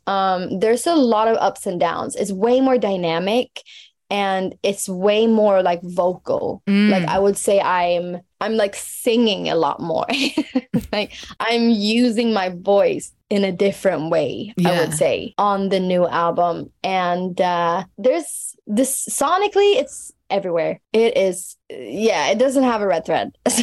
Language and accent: English; Stockholm, Stockholm County, Sweden; English is a second language; my hometown, Lollapalooza. I'm doing the headlining, the Stockholm show there